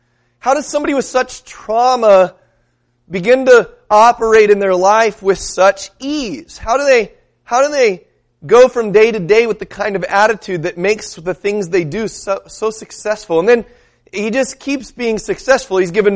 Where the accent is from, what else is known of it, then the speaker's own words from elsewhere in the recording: San Diego, California, United States; now in Minnesota, United States; You know, I live in Minnesota. I grew up in San Diego. I don't have any intentions of moving back to San Diego